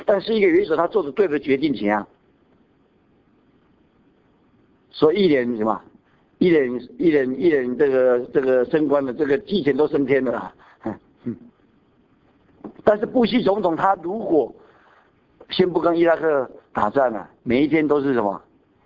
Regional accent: China; 因为我是中国人嘛，所以比较了解

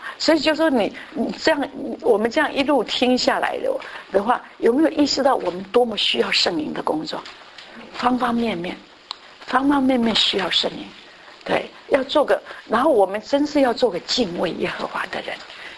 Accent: Taiwan; 以前我们以前小时候在台，我像台湾不玩扑克牌

